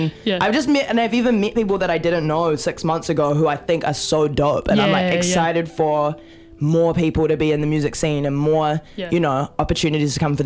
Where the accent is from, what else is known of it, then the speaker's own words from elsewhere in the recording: New Zealand; every time I've been overseas, it's kind of like I cannot hide the fact that I'm from New Zealand, like, because as soon as I start talking, people are like, the hell is this